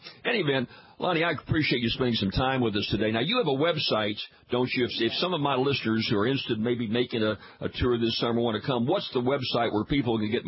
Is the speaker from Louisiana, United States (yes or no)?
yes; Ferriday, Louisiana, United States; Faraday, Louisiana. If you don't know where Faraday is, everybody's heard of … That's my hometown buddy